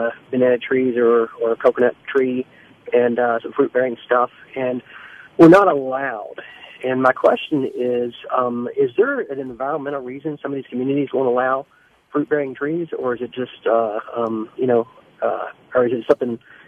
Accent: Kentucky, United States; now in Estero, United States; I moved down here from Kentucky many years ago and kind of envisioned having a nice tropical yard.

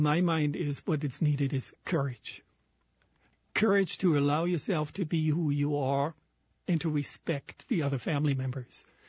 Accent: Germany; English is a second language; now in Hawaii, United States; I'm originally from Germany, so in Hawaii, this whole campaigning for me is still something that is fairly foreign, although I'm a U.S. citizen

